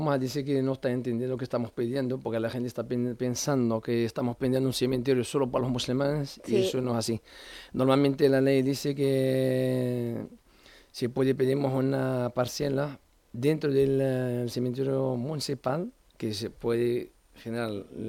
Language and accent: Spanish; Spain; nosotros somos españoles, que vivimos en España y vivimos aquí y pagamos nuestros impuestos